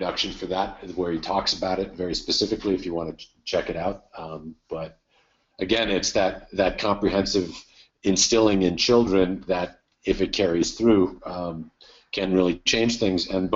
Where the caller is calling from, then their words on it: New York, United States; I'm calling from New York, upstate New York.